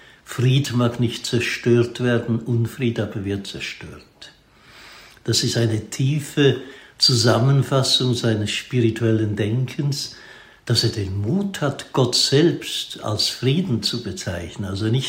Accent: Lucerne, Switzerland; born there; Also in einem anderen Kanton. Ich bin in Luzern geboren

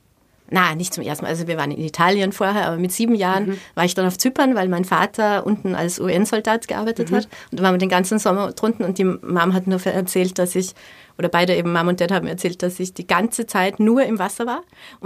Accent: Salzburg, Austria; ich bin ja in den Bergen im Salzburger Land aufgewachsen

